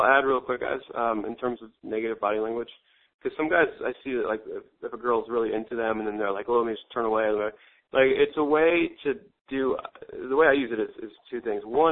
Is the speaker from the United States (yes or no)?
yes; Nebraska, United States; so I grew up in Nebraska, so college football is big.